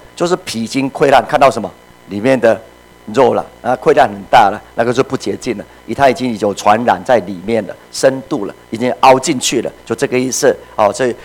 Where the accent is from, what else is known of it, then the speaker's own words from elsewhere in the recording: Puli, Nantou County, Taiwan; 像我以前在小时候住在埔里有个地方叫吕夷潭呢